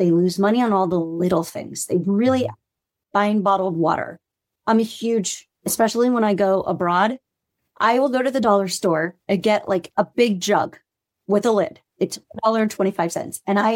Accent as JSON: {"language": "English", "region": "Hawaii", "country": "United States", "tie": "born or raised there", "said": "I grew up in Hawaii."}